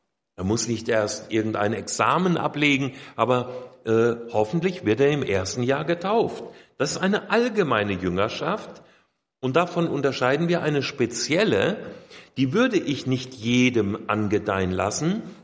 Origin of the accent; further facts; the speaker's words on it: Hesse, Germany; sind dann umgezogen wieder in meine hessische Heimat. Ich komme aus Hessen, eben in die Nähe von Fulda, wo wir bis heute leben.